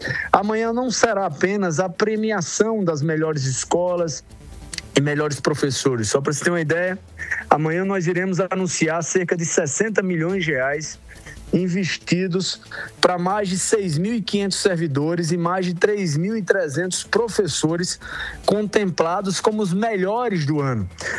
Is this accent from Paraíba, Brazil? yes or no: yes; Paraíba, Brazil; como paraibano, como apaixonado pela educação